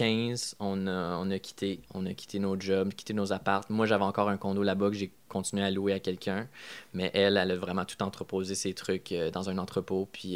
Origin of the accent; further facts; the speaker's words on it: Ontario, Canada; en tant que franco-ontarien, c'est ma job de le faire parce que je suis autant bon en français qu'en anglais.